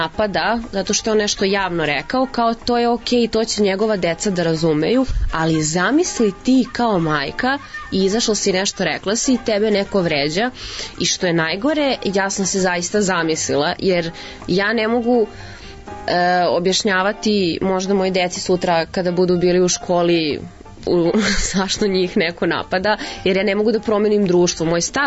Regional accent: Serbia

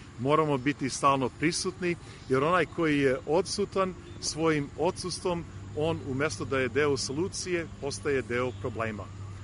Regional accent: Cleveland, Ohio, United States; ja sam rođen ovde u Clevelandu, ovde sam i odrastao i školovan i tako dalje

